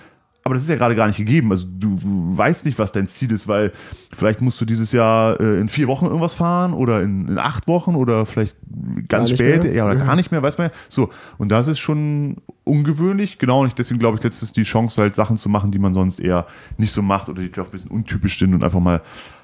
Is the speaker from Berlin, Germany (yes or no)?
no; Cologne, North Rhine-Westphalia, Germany; als Kölner nach Bad Reichenhall zu gehen, 700 Kilometer, glaube ich, war dann dort, habe da mal Grundwehrdienst gemacht